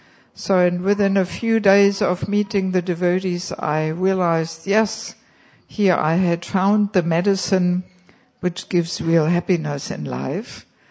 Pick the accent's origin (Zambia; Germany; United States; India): Germany; moved away as an adult; I am originally from Germany, but I have not lived there for 35 years, actually. I never lived there as a devotee. When I lived in Germany, I was working as a physiotherapist in a private practice.